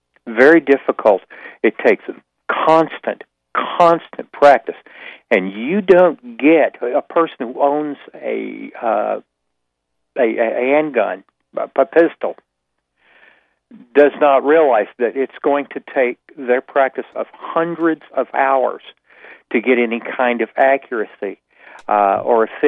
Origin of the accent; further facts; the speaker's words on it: Tennessee, United States; I shot guns and owned one since I was 7 years old. I come from East Tennessee.